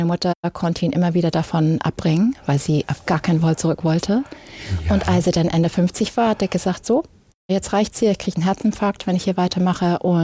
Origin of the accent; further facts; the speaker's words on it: Eutin, Schleswig-Holstein, Germany; Also ich bin zur Schule gegangen in Eutin.